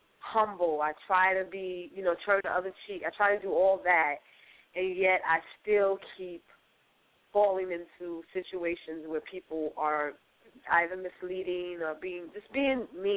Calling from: Brooklyn, New York, United States; I'm calling from Brooklyn, New York.

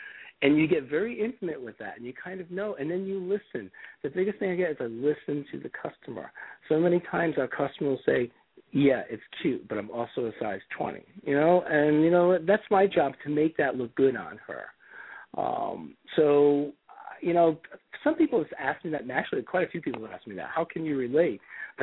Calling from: Ohio, United States; I'm actually calling from Ohio because in the world of travel, my plane got canceled.

